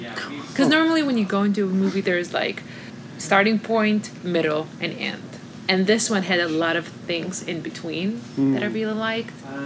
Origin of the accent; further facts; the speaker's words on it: Israel; Growing up in Israel, too, it's really complicated